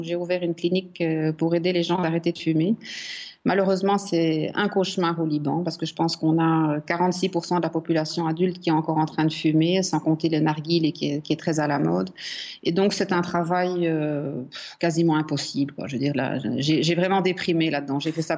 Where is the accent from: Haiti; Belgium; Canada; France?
Belgium; moi, je suis belge